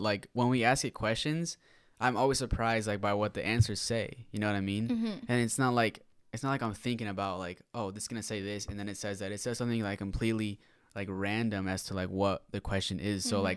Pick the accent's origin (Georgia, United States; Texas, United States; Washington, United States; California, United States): Washington, United States; Seattle; So, I was looking around for, like, Seattle, because we're from Seattle